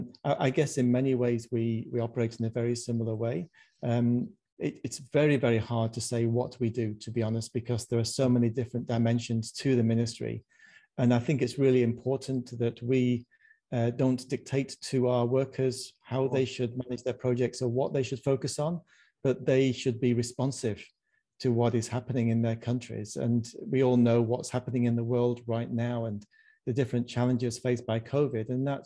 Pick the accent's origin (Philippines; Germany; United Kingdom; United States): United Kingdom; now in New Zealand; I'm married to Margaret. We came from the United Kingdom about 15 years ago now to establish the office of Motivate here in New Zealand.